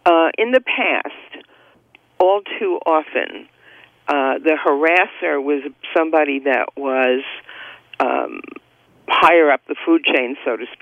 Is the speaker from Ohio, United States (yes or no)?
no; Bronx, New York, United States; You know, I have to tell you, I grew up in the Bronx, and I worked in Manhattan, and I am a redhead.